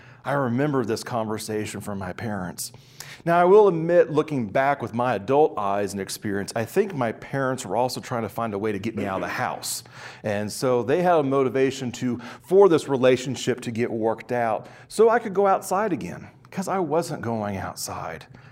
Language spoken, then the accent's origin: English; Kansas, United States; growing up on the edge of my hometown in Kansas.